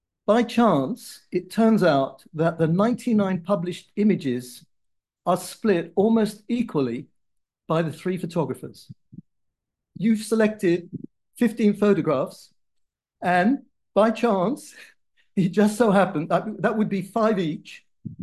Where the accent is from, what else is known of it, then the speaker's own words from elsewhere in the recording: London, United Kingdom; well, I'm from London.